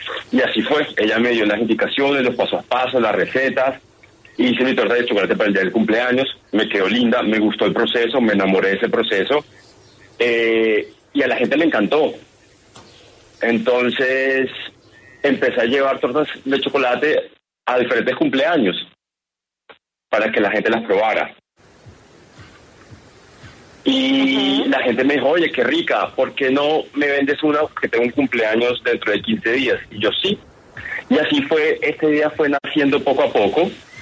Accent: Barranquilla, Atlántico, Colombia; also born or lived in Bogotá; Soy nacido en Bogotá, pero criado la mayoría del tiempo en Barranquilla y terminé mis estudios en Bogotá.

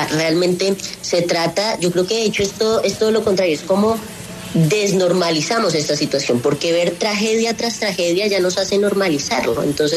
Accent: Villeta, Cundinamarca, Colombia; also born or lived in Bogotá; mi sueño es vivir aquí toda la vida, en Villeta, donde yo soy. Yo nací en Bogotá, pero a los 2 años me fui a vivir a Villeta, es un lugar muy bonito

